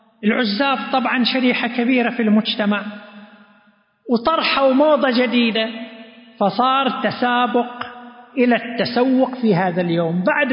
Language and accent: Arabic; Saudi Arabia; عندنا في المملكة العربية السعودية